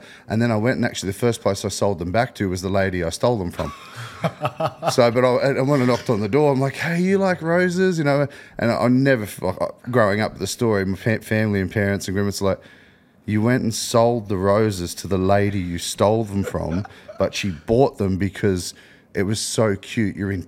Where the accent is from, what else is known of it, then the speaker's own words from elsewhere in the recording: Wollongong, New South Wales, Australia; I had adopted parents growing up in the Gong. So mostly migrant population, playing soccer.